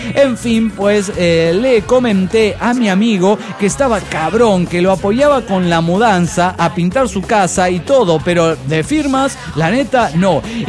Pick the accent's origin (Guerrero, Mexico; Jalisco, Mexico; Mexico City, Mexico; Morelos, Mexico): Guerrero, Mexico; Chilpancingo; de Chilpancingo, Guerrero, México